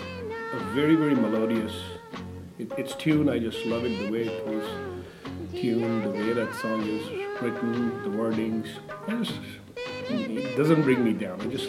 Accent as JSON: {"language": "English", "country": "India", "tie": "born or raised there", "said": "growing up in India, I listened to mostly Indian music"}